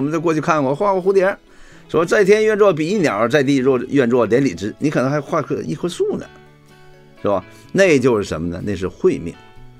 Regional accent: Northeast China, China; 因为我是东北人嘛，有时爱喝点酒，

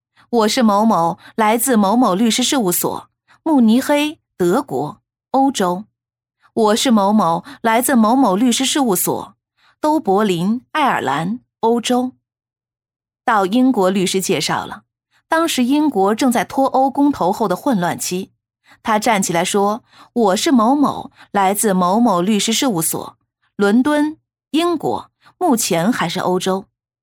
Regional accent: China; 我们都感到作为中国人在国际上很有面子

